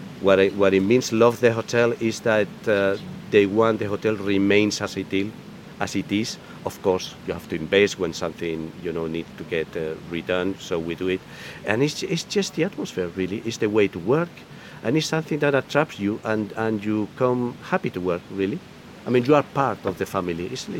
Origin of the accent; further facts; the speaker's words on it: Felanitx, Balearic Islands, Spain; I came from Felanitz. I was going to be here 1 or 2 years, 3 years. And now it's my 25th season.